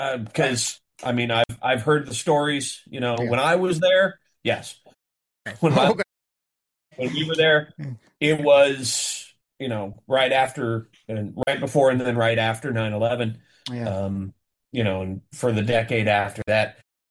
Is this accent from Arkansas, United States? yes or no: no; Washington, United States; I was born and bred in Washington and moved down to Vegas around 2001 after I found out that my father was ill.